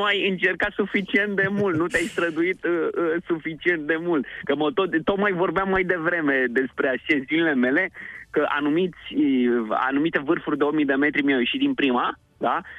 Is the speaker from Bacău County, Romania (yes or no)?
no; Argeș, Romania